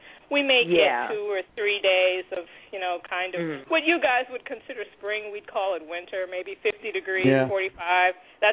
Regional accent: Boston, Massachusetts, United States; moved away; You know, I grew up in Boston, but, you know, I fled.

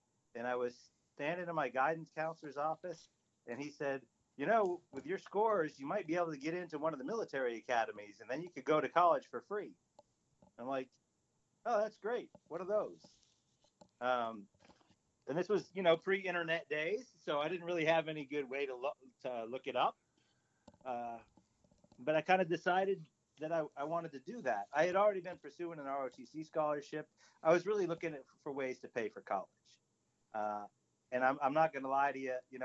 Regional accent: New Hampshire, United States; So I grew up in New Hampshire, up in the Northeast.

